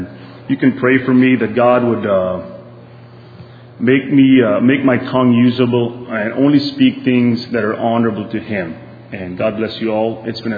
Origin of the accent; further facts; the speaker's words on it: Ephrata, Pennsylvania, United States; I'm from Ephrata, Pennsylvania here, locally.